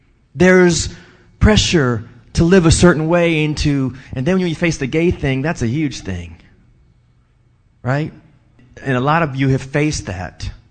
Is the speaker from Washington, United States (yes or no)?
no; New Orleans, Louisiana, United States; Now, of course, I'm from New Orleans, and I was like 12 years old when I realized chickens don't fly.